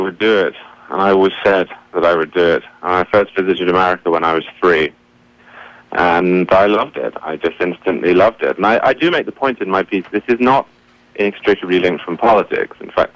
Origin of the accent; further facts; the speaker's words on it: England, United Kingdom; And I'm from England, not Rwanda, so nor have I.